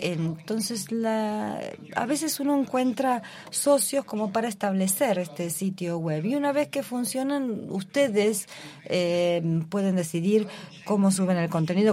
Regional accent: Mexico; de México.

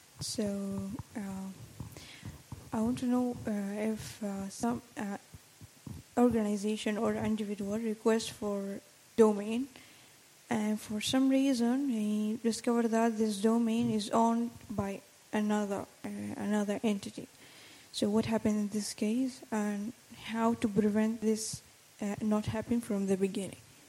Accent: Sudan; I'm from Sudan.

